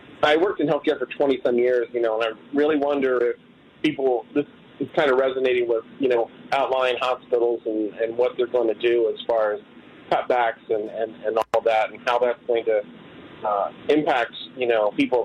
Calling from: Ohio, United States; I'm calling from Ohio. I called about the going back to paper ballots and D-Bolt and all that here in Ohio.

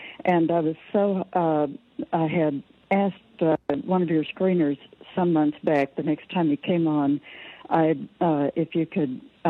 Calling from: Vancouver, Washington, United States; I am from Vancouver, Washington.

